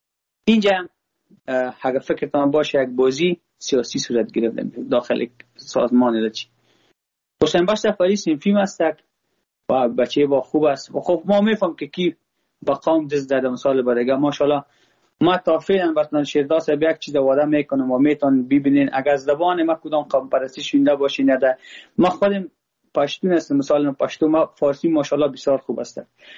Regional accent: Afghanistan; ما خود ما افغان هستم، با ما هزاره ازبک پشتون کلش یک چشم هستن.

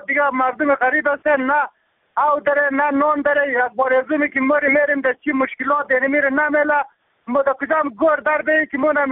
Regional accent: Bamyan, Afghanistan; من از بامیان هستم.

